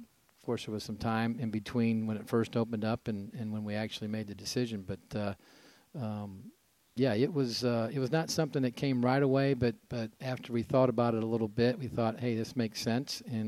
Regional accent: Dixon, Illinois, United States; No, I'm originally from Dixon, Illinois, which is 100 miles west of Chicago.

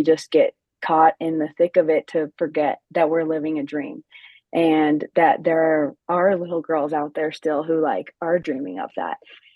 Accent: Coeur d'Alene, Idaho, United States; I'm from Coeur d'Alene, so it's not that far of a drive

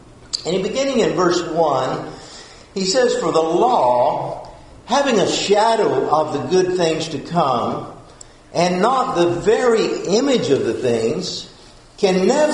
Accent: Texas, United States; And of course, I grew up living in West Texas, a small town, and my father was a elementary school principal during the week.

